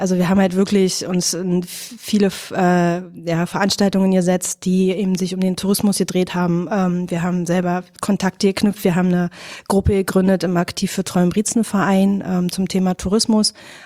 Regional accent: Brandenburg, Germany; Wir sind im Fläming groß geworden

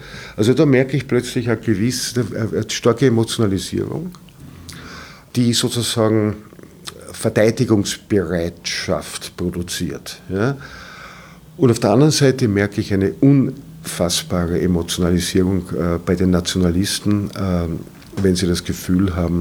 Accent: Vienna, Austria; ich bin als Österreicher kein Deutscher

